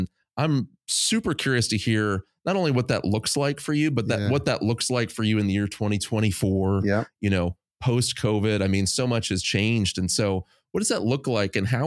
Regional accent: York, Pennsylvania, United States; We're from York, Pennsylvania.

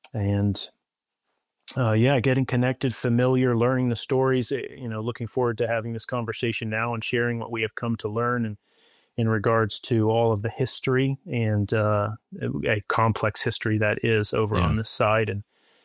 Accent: Cape Town, Western Cape, South Africa; But we're here from Cape Town

